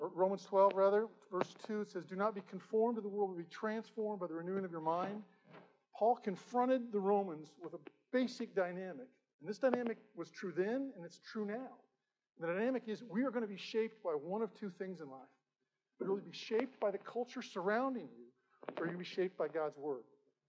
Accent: United States; Now, I love being an American. I'm proud of being an American.

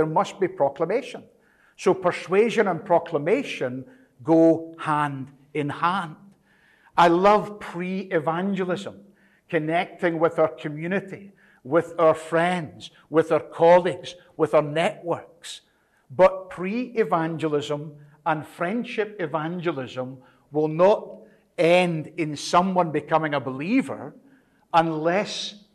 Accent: Scotland, United Kingdom; I'm from Scotland. I live in Scotland, but I move out into the UK and Ireland.

